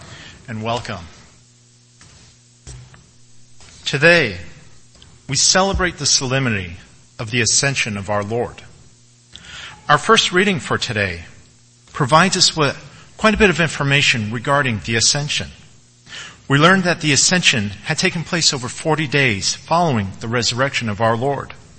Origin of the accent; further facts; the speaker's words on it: New England, United States; what the Easter seasons were like for me growing up in New England. As a Portuguese American